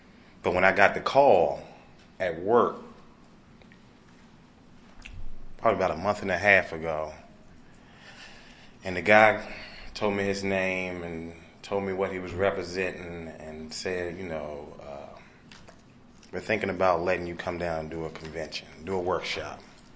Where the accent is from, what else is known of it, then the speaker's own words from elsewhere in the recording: North Carolina, United States; I was the guy who, I'm from North Carolina, born and raised. Grew up in a family where there was just a mother, my sister, and me.